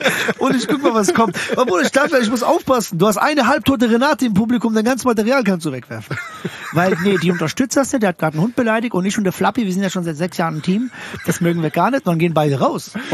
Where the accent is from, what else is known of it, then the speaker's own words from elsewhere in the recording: Frankfurt, Hesse, Germany; ich komme aus Frankfurt